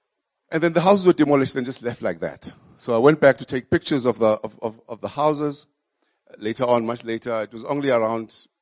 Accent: Springs, Gauteng, South Africa; born there; I was born in Springs.

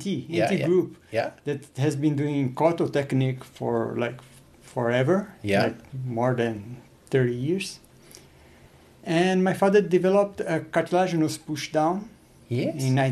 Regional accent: Brazil; So I'm a Brazilian. I look like Japanese, but I'm a Brazilian.

